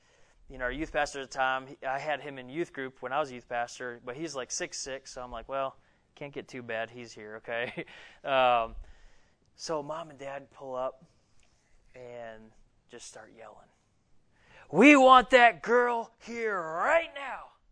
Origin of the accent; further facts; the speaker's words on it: Buffalo, New York, United States; Now, I grew up right outside Buffalo. We fought for fun.